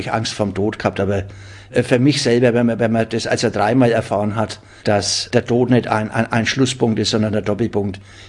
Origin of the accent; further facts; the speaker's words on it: Fürth, Bavaria, Germany; ich bin hier in der Methodistenkirche in Fürth aufgewachsen.